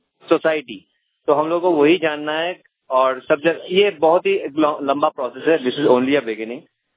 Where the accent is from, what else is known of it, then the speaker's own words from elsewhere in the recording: Kolkata, West Bengal, India; मैं कलकत्ता से आया हूँ।